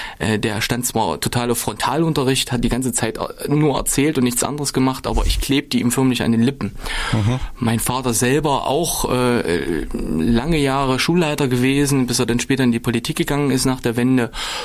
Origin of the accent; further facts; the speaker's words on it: Kahla, Thuringia, Germany; Ich selber stamme aus Kahla. Bin dort aufgewachsen, dort zum Gymnasium gegangen. Heute heißt das Gymnasium Leuchtenburg-Gymnasium.